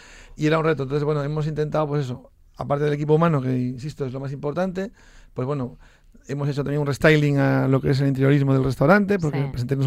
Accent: Asturias, Spain; nuestro paisano, asturiano también, creo que es el proyecto más importante que hay.

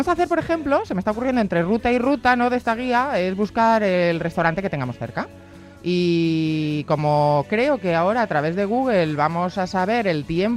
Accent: Madrid, Community of Madrid, Spain; estoy convencida que muchísimos que somos de Madrid y que vivimos en Madrid descubriríamos rincones que ni tenemos ni idea que existen en nuestra ciudad.

